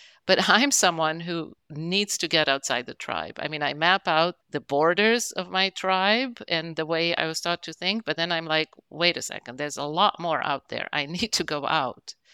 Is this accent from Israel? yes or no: yes; Israel; born or raised there